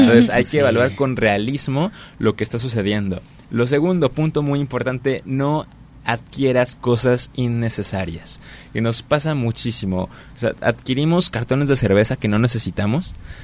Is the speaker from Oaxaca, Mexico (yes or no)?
no; Guadalajara, Jalisco, Mexico; yo soy de Guadalajara, pero vuelvo después de años de no ir